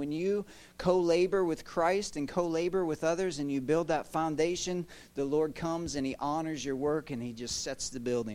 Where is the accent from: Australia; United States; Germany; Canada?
United States; Illinois; born there; also born or lived in Pennsylvania / West Virginia; I was born in Illinois, spent numerous years in Pennsylvania, 10 years in West Virginia